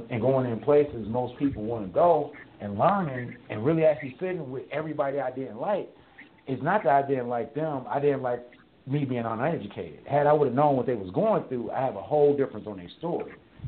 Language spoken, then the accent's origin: English; St. Louis, Missouri, United States; born there; I was born in St. Louis, Missouri.